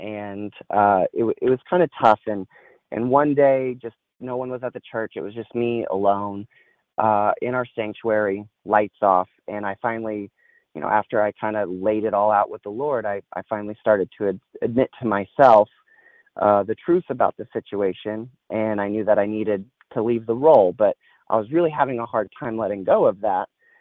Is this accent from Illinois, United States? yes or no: no; Texas, United States; I grew up in Texas, and I was called to youth ministry really at a young age